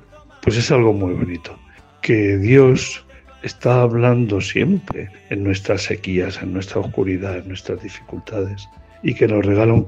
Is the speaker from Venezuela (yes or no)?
no; Urda, Castilla-La Mancha, Spain; born there; Nací en Urda, Toledo, en el año 1962.